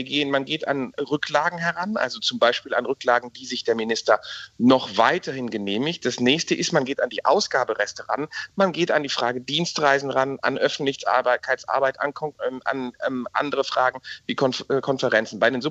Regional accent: Krefeld, North Rhine-Westphalia, Germany; was ich in meiner Heimatstadt Krefeld erlebe

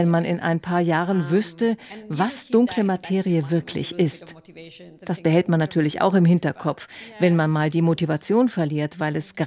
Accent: Aosta Valley, Italy; now in Munich, Germany; Ich komme aus den Bergen, aus dem Aostatal. Und mir ist es wichtig, weiterhin nah bei den Bergen zu sein.

